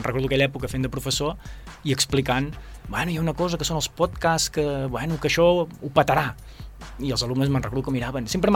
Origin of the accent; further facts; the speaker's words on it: Banyoles, Catalonia, Spain; soc de Banyoles, i llavors la vida potser ja no és un ritme tan alt com les grans ciutats, no, de Catalunya